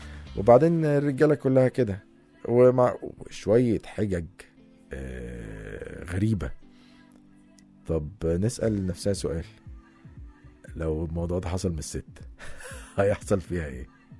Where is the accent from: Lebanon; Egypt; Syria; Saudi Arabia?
Egypt; مثلا عندنا في مصر هنا كل محافظه ليها عادات وتقاليد مختلفه.